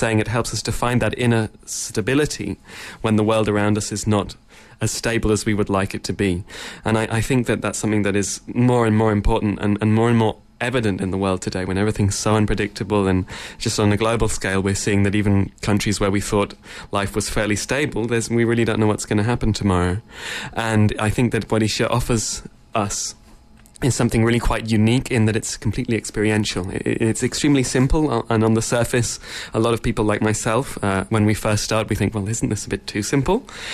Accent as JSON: {"language": "English", "region": "England", "country": "United Kingdom", "moved": "as an adult", "lives_now": "South America", "said": "I'm originally from England, but I have been based in South America with Isha."}